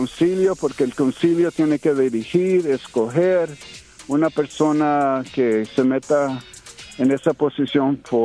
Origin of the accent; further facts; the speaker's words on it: Oakland, California, United States; born there; soy de familias de Chihuahua y de Guadalajara, pero nací aquí en los Estados Unidos y soy ciudadano.